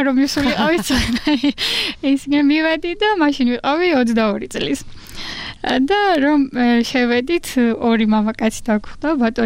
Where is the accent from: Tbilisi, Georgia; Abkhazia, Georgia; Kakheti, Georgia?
Kakheti, Georgia; Apeni; არა, აფენიდან ვარ, ისეც ლაგოდეხს ეკუთვნის, მაგრამ გავთხოვდი.